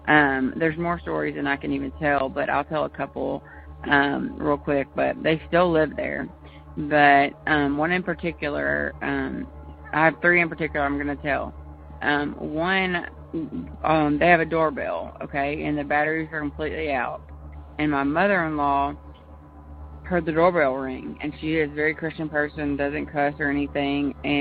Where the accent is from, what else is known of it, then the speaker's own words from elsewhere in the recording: Louisiana, United States; I'm from Louisiana.